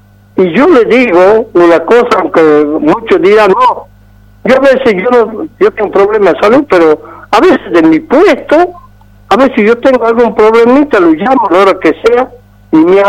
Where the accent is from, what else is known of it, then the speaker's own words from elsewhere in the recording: Córdoba, Argentina; yo no soy gaucho, yo soy cordobés.